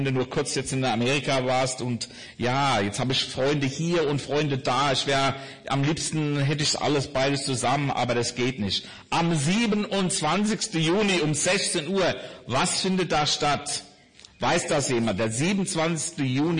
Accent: Germany; also born or lived in Memphis, United States; Ne, meine Mutter war Deutsche, aus Berlin eigentlich, und mein Vater ist aus Amerika. Ich bin in Deutschland aufgewachsen, aber Heimat für meine Vater ist Memphis, Tennessee. Dort bin ich auf die Uni gegangen, bin aber seit 20 Jahren wieder in Camden.

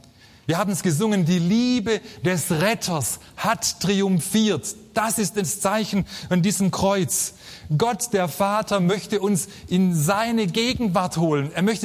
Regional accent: Baden-Württemberg, Germany; Und als Schwabe weiß ich sehr wohl, wovon ich rede.

